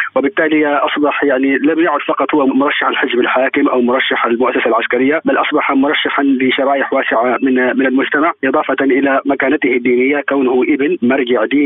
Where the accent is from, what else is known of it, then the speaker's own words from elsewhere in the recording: Mauritania; عندنا في موريتانيا عدة أنواع من المعارضات